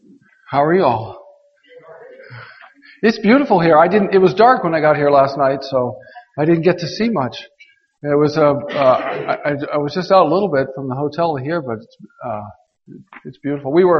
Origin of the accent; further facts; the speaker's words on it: Nebraska, United States; also born or lived in Kansas; I was born in Kansas, and I was raised in Nebraska. And I learned to drive in a pasture